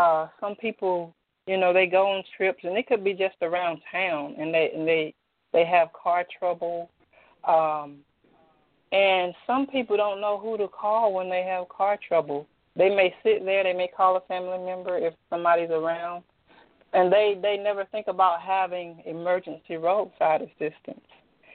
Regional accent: Edenton, Georgia, United States; I'm from Edenton, Georgia. I live in Georgia, in Edenton, Georgia

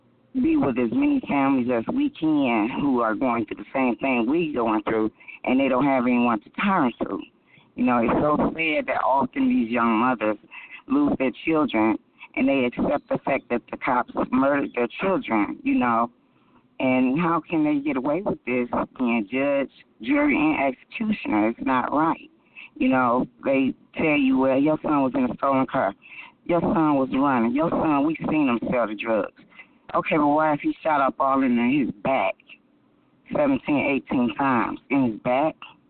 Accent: Detroit, Michigan, United States; I'm from Detroit, Michigan.

